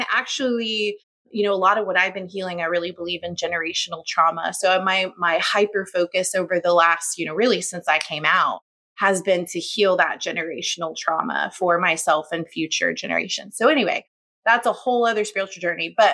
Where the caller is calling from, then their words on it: Fort Worth, Texas, United States; I am in Fort Worth, Texas.